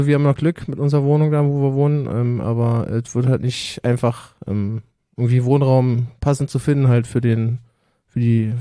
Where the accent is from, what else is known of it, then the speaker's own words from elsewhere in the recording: Gransee, Brandenburg, Germany; born there; Also gebürtig komme ich aus Gransee, das ist Landkreis Brandenburg. Mhm. Bin ja dort geboren halt 1985. Also werde dann dieses Jahr die 40 knacken. Im Mai, also jetzt dann bald. Und ja, bin da halt auch aufgewachsen